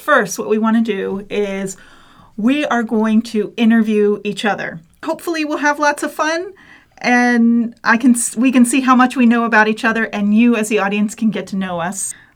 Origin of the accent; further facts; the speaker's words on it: College Park, Maryland, United States; I grew up in College Park, Maryland, right next